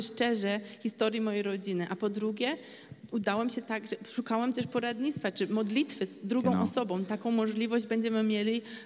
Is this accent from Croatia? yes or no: yes; Croatia; Ja jestem dumnym Chorwatem.